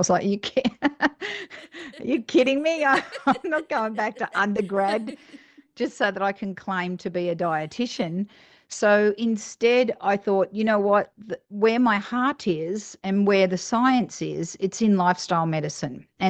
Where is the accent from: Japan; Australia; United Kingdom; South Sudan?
Australia; accent: Australian; now in United States; I'm living in the States now. You can tell that I'm an Australian and I've got that strange accent.